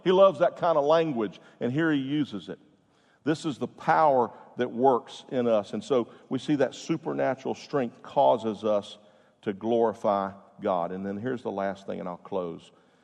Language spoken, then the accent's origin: English; Jacksonville, Florida, United States; Just a little red-headed kid over off of Barnes Road in Jacksonville, Florida, in apartment number 10.